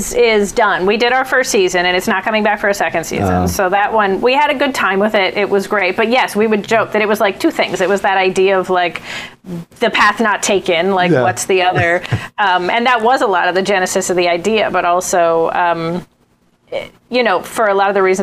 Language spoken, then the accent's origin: English; Boston, Massachusetts, United States; Like, I was a girl from Boston, and my father was a lawyer, and my mom was a teacher.